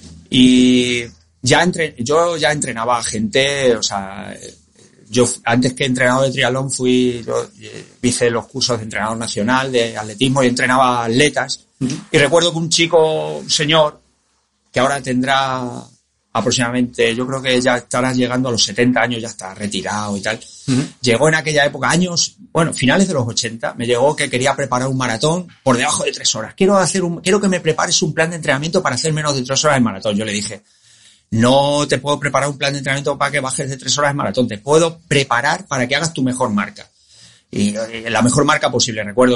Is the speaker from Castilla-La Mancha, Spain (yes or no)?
yes; Talavera de la Reina, Castilla-La Mancha, Spain; A mí en Talavera, en mi pueblo, me llamaban